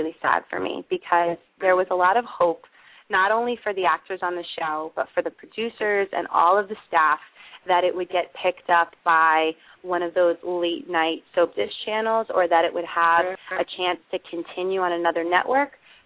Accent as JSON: {"language": "English", "region": "New York", "country": "United States", "said": "a little bit of my background and a little bit of a touch of me being a New Yorker."}